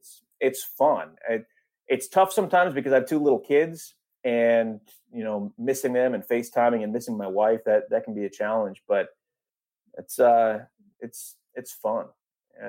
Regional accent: New York, United States; You know, for me personally, growing up in New York, getting to call a game in Madison Square Garden was like one of the highlights of my life.

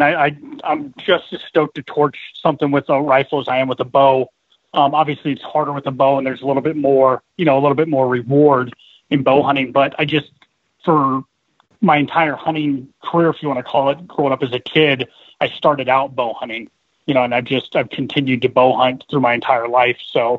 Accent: Colorado, United States; So I'm actually originally from Colorado

